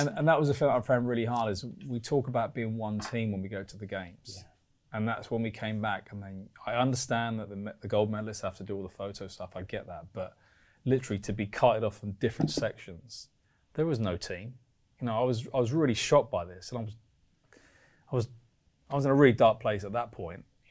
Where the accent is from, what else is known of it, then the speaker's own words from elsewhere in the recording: London, United Kingdom; I grew up in the East End, you know, went to a normal comprehensive school, did an apprenticeship, didn't go to university.